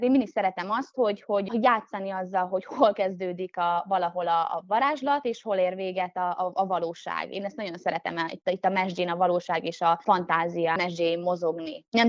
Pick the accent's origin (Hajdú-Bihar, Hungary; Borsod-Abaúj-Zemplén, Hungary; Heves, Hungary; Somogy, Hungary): Hajdú-Bihar, Hungary; Debrecen; moved away as an adult; now in Budapest, Hungary; Én Debrecenben születtem, Alföldön éltem 25 éven keresztül, pontosan tudom, milyen alföldiként, vidékiként felköltözni Budapestre.